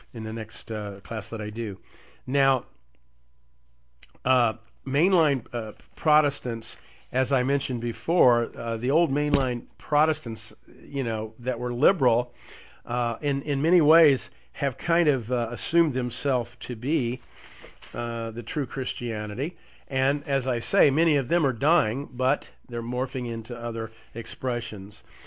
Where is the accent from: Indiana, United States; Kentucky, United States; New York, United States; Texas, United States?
Indiana, United States; Paul Tillich, who's buried in New Harmony, Indiana, near my hometown